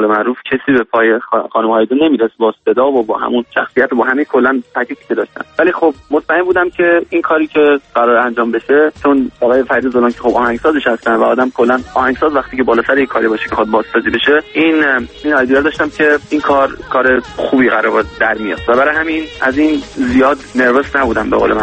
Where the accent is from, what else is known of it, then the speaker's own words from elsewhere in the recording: Sweden; also born or lived in Iran; من ایران خیلی وقت پیش بچه‌ای که بودم زندگی کردم. من در سوئد به قول معروف بزرگ شدم، ولی خب ایران که بودم فکر کنم 13-14 سالم بود که خارج شدم و دیگه برنگشتم.